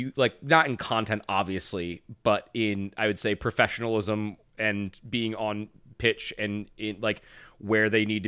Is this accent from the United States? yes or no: yes; Michigan, United States; I grew up in Michigan, so it was like one of those things.